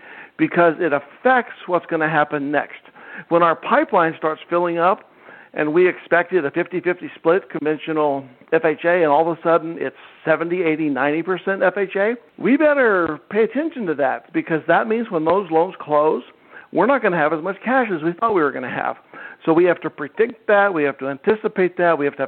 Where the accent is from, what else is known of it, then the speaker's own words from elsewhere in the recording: New York, United States; I'm from New York. Good to be